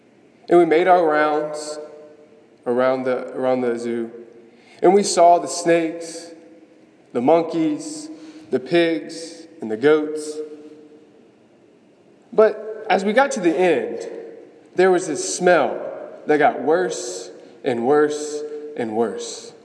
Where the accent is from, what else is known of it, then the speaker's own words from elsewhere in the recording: Gulfport, Mississippi, United States; I'm originally from Gulfport. I'm 25 years old.